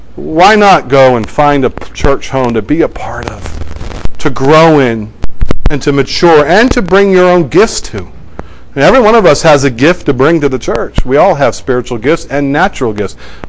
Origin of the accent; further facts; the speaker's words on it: New England, United States; Compared to the churches I grew up here in New England, this was a large church.